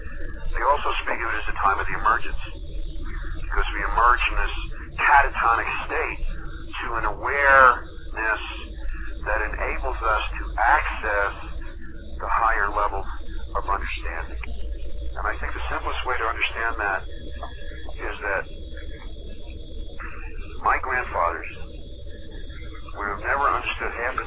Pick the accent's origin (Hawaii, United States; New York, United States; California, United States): New York, United States; I was raised in the North Shore of Long Island as a small child in upstate New York, okay? So coming from New York, I always ask bold questions.